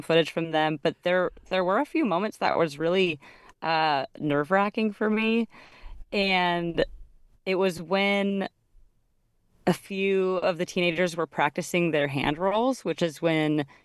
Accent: Portland, Oregon, United States; I was actually born and raised in Portland, Oregon. So, I'm a city girl

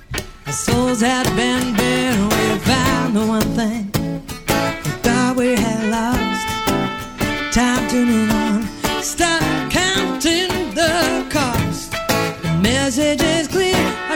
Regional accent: Minnesota, United States; also born or lived in California; I grew up in Minnesota. I was born in California. Grew up in the Twin Cities, suburb of the Twin Cities, actually, and lived in Minneapolis most of my adult life

